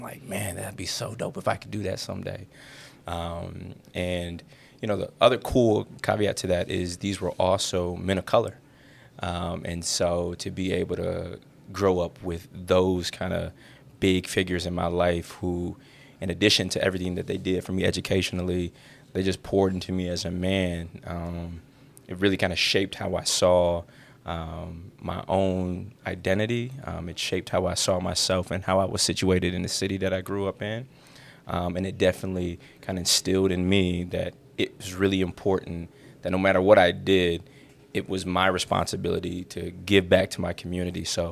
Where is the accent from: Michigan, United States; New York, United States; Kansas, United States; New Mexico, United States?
Michigan, United States; Lansing; I am currently a principal in the Lansing School District. What's really cool is I'm actually from Lansing, and I graduated from the Lansing School District.